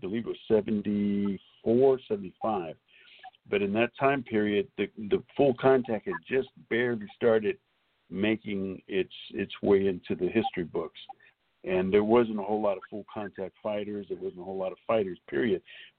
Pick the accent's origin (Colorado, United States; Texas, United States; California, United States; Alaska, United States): California, United States; Wilmington; I grew up in Wilmington, California, which was divided between the east and west side, Wimas, which was a Mexican gang territory. And being Puerto Rican, I didn't belong to either side